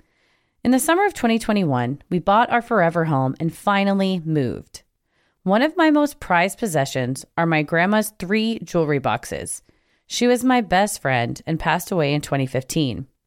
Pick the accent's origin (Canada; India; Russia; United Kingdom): Russia; now in New Jersey, United States; I'm originally from Russia and spent the last 20 years in New Jersey